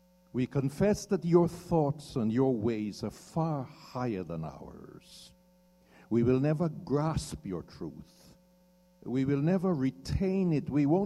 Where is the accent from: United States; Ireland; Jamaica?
Jamaica; Bethany, Saint Ann; I come from a little island called Jamaica, and I grew up in the countryside in the remote district of Bethany in the parish of St. Anne. When I grew up in Bethany, there was no electric lights, no electricity at all.